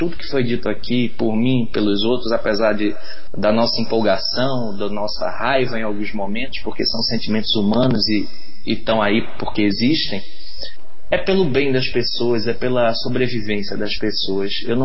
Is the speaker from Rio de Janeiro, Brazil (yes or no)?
no; Recife, Pernambuco, Brazil; born there; Quando eu nasci, lá em Recife, criança